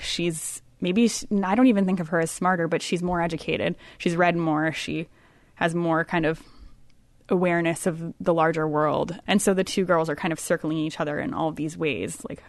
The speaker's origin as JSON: {"language": "English", "town": "Petoskey", "region": "Michigan", "country": "United States", "said": "I'm from the Petoskey area, which the book is set in northern Michigan"}